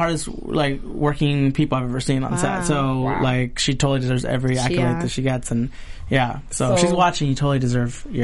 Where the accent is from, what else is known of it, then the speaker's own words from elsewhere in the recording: West Covina, California, United States; I grew up in West Covina. I went to school there.